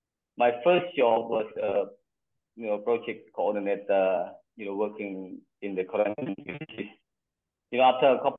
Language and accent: English; Cambodia; now in Siem Reap, Cambodia; I was originally from the Thai border, where I about 20 years ago. And I moved to Siem Reap when I was about 19 and 20 years of age.